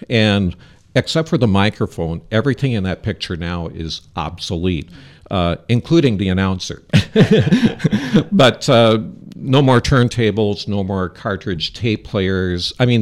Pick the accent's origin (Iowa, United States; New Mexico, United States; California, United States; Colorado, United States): Iowa, United States; Charles City; now in Iowa City, United States; But I was born and raised here in Charles City. I graduated from high school here in 1974. I'm a Comet.